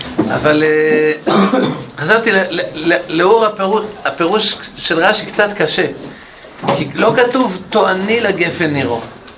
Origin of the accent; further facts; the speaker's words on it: Mevo Horon, West Bank, Israel; אני גדלתי במשק במבוא חורון, ראיתי הרבה סוסים רצים.